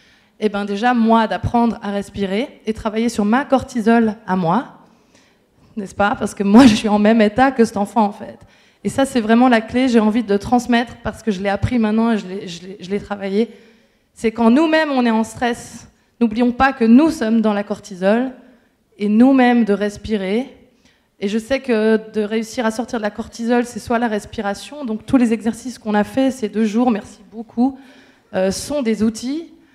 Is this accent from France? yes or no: no; Switzerland; je viens de Suisse et je suis très contente d'être ici.